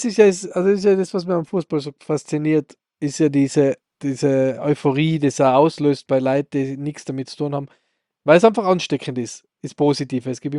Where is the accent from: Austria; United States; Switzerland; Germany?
Austria; braucht man als Österreicher nicht mehr gescheit sein